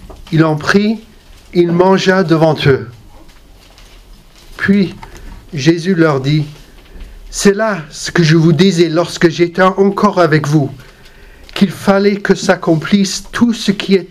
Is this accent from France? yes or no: no; England, United Kingdom; accent: English; French is a second language; mon accent c'est d'outre-Manche.